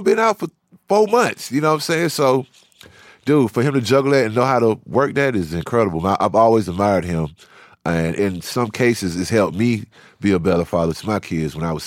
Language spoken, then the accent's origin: English; Savannah, Georgia, United States; also born or lived in Atlanta; I've always been proud of the fact that we came from Savannah